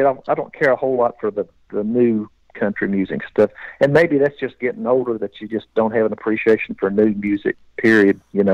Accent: Kentucky, United States; because we're from Kentucky and we know what a bluegrass group is.

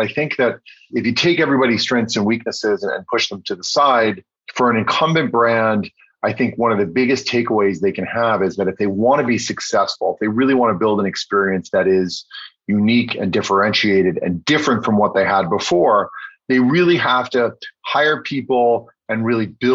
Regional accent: New York, United States; I am from Long Island in New York.

